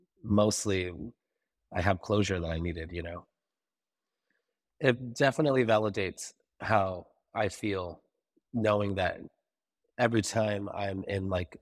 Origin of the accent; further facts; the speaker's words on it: Menifee, California, United States; I'm from Menifee, California.